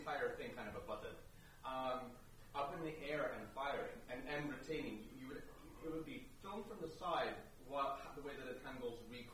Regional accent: Iceland; I'm from Iceland.

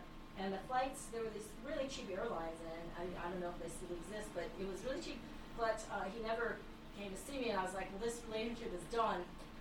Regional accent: New York, United States; But I did get a library card from my hometown, so I can go to the Metropolitan Museum as a New York resident

